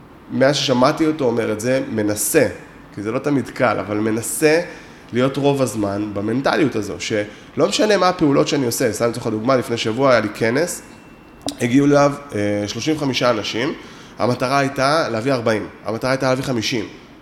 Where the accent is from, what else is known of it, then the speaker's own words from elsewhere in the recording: Haifa District, Israel; גדלתי בקריות, בסדר? עכשיו, לא משהו, הקריות זה מקום רע, כן?